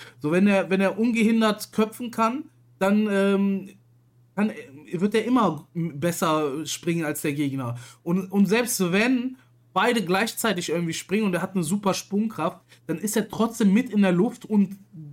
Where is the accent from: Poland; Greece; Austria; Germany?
Germany; Aachen, North Rhine-Westphalia; wir kommen ja alle aus Aachen hier.